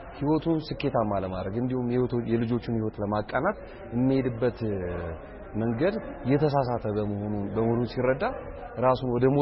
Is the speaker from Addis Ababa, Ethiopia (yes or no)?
yes; Addis Ababa, Ethiopia; እኔ ከተማ ነው ያደኩት 4 ኪሎ አካባቢ ነው ያደኩት ግን አሁን ወጥቼ አያት አካባቢ ባሰፈር ነው መኖርውና